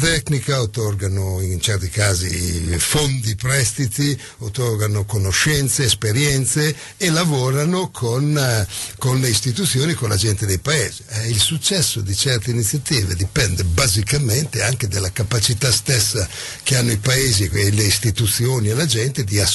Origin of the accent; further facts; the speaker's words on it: Bologna, Emilia-Romagna, Italy; born there; io sono nato a Bologna anche se ho passato tutta la mia vita fuori, sono nato a Bologna